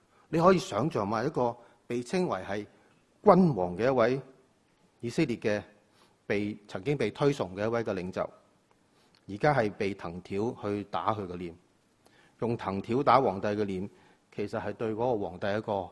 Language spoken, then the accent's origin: Chinese; Hong Kong; 我们香港人现在经常都说搬龙门